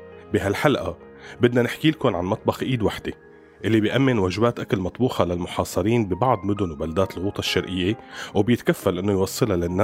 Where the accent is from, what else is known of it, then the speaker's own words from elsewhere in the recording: Syria; ونقوم بمسؤوليتنا كسوريين لبعض